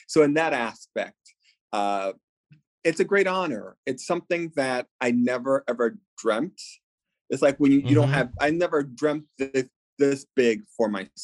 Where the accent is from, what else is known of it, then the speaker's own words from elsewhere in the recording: New York, United States; But I think being Latino, being a New Yorker, but never having the dream